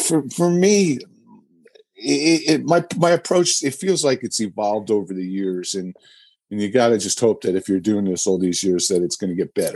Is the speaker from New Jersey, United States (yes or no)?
yes; New Jersey, United States; it turns out we have a lot of old friends, mutual old friends, just growing up in New Jersey and being musicians.